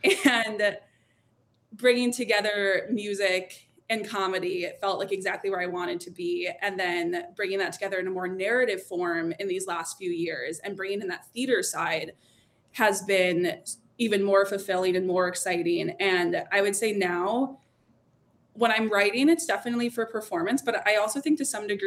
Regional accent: Chicago, Illinois, United States; I grew up in Chicago. I started at the Second City around 14.

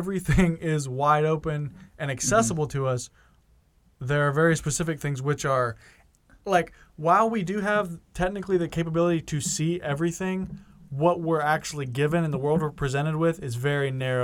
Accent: United States; Like, it's just completely made up. And then I think one thing that we kind of miss, or I kind of miss as an American, is, like, in other countries, this also has huge implications.

